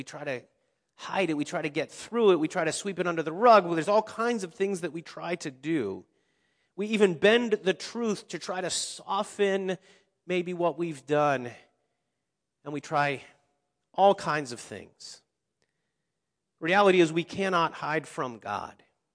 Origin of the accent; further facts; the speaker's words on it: Cincinnati, Ohio, United States; Where I lived growing up in Cincinnati, Ohio, we had 28 acres, and a bunch of that acreage was woods